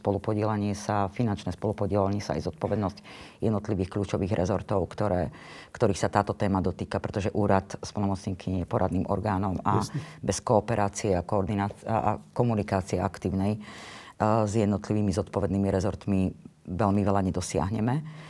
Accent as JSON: {"language": "Slovak", "town": "Banská Bystrica", "region": "Banská Bystrica Region", "country": "Slovakia", "said": "Pochádzam z Banskej Bystrice, áno."}